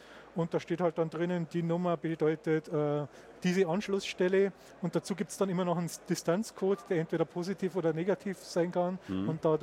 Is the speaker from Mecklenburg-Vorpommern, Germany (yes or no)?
no; Bavaria, Germany; Aus der Nähe von Ingolstadt.